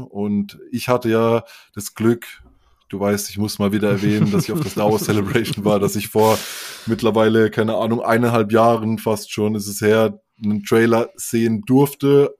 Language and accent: German; Bruchsal, Baden-Württemberg, Germany; ich komme ja aus der Nähe von Bruchsal, das ist bei Karlsruhe ganz im Süden